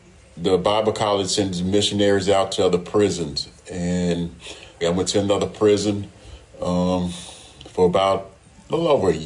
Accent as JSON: {"language": "English", "town": "Shreveport", "region": "Louisiana", "country": "United States", "tie": "born or raised there", "said": "I grew up in Shreveport, northern Louisiana. Yeah, I was 34 years old and went to Angola."}